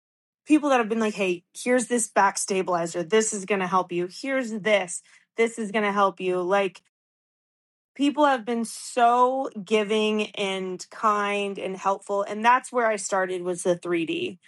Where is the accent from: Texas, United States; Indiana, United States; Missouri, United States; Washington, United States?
Indiana, United States; Fishers; So I'm originally from Indiana.